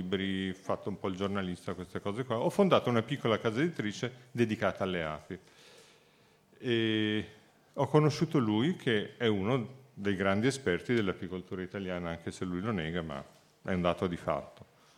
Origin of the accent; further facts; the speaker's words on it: Milan, Lombardy, Italy; moved away as an adult; Io sono milanese, me ne sono andato definitivamente 10 anni fa da questa città. Mi sono trasferito in Toscana